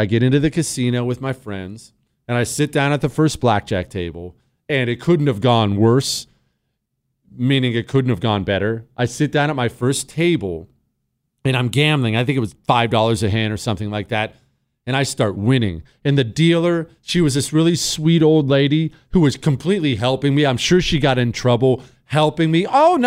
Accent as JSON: {"language": "English", "region": "Connecticut", "country": "United States", "said": "I'm 19, and I'm from Connecticut."}